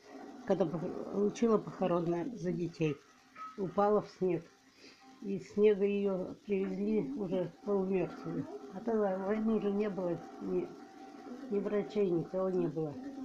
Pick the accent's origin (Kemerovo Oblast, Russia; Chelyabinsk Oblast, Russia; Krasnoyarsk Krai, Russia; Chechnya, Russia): Kemerovo Oblast, Russia; Novokuznetsk; born there; Родилась в городе Сталинске.